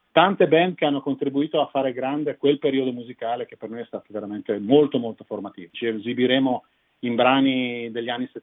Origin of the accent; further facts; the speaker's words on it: Mantua, Lombardy, Italy; born there; perlomeno io sono poi nato a Mantova, sono mantovano di nascita, quindi ho una particolare affezione a questo teatro.